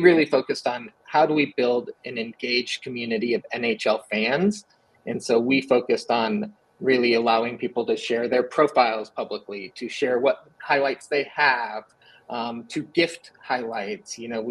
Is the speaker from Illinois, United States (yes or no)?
yes; Chicago, Illinois, United States; I grew up in Chicago.